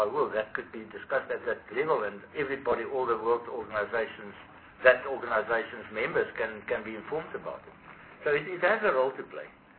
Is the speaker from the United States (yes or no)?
no; South Africa; No, I'm South African, but I represented the International Federation of Agricultural Producers on that board.